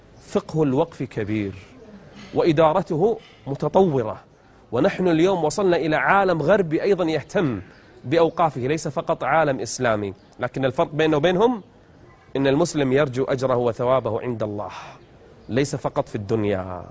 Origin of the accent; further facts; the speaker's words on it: Qatar; عندنا في قطر نفس الشيء